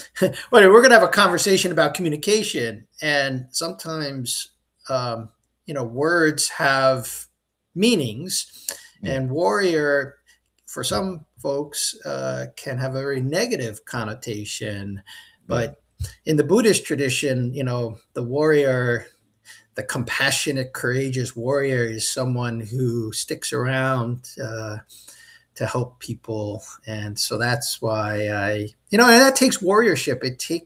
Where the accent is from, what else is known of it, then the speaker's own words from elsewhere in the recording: New York City, New York, United States; we didn't communicate that we share a heritage of growing up in New York City.